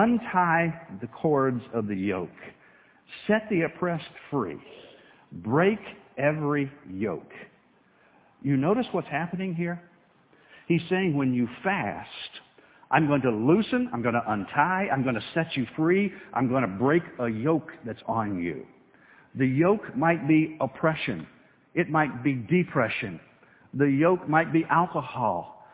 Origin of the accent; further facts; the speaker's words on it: United States; Americans are notoriously undisciplined people, and I'm an American, so I can say that about us.